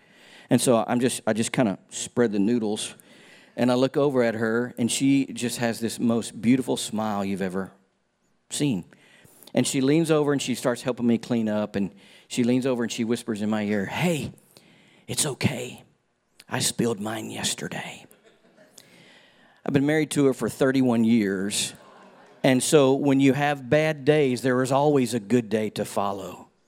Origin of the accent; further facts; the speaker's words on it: Mississippi, United States; And I was an out-of-state guy. I grew up in Mississippi most of my childhood. Graduated high school there.